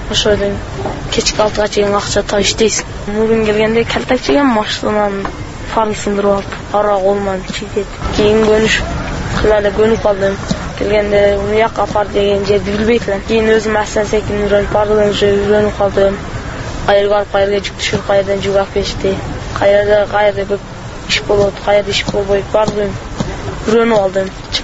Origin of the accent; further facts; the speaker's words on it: Butalyk, Osh Region, Kyrgyzstan; Алайдан келдим Буталык айылынан.